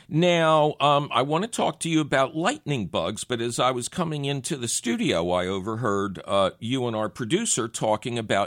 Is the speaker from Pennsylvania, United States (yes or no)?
yes; Philadelphia, Pennsylvania, United States; I grew up at Bridge and Tarsdale.